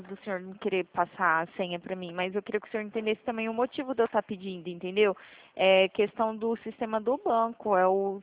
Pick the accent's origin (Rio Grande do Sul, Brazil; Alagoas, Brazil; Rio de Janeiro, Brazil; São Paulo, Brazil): São Paulo, Brazil; Presidente Prudente